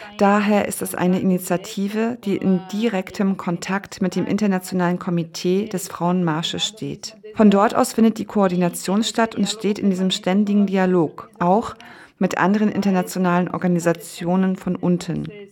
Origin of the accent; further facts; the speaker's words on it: Brazil; Ich komme aus Brasilien